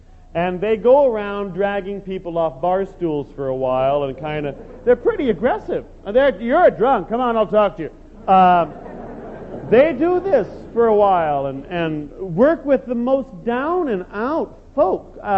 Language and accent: English; United States; I'm an American, how are you, how are things in Poland